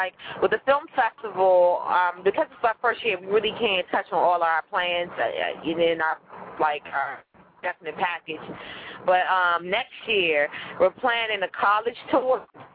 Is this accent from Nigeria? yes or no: no; Hinesville, Georgia, United States; I'm from Hinesville. I know all about Northwestern.